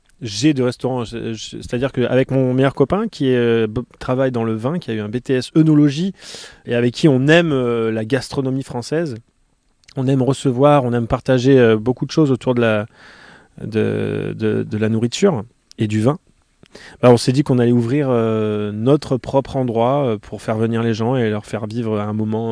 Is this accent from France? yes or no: yes; Arcachon, Nouvelle-Aquitaine, France; Où est-ce que j'ai grandi? Sur le bassin d'Arcachon, dans l'environnement sableux principalement, c'est-à-dire les plages du bassin d'Arcachon, dans les forêts, dans les forêts